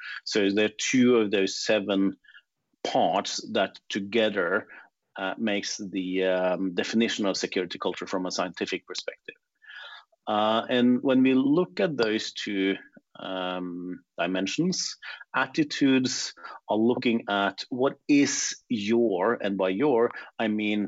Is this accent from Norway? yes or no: yes; Norway; English is a second language; I am not American. I am a Norwegian. And over here in Norway, we have a different way of thinking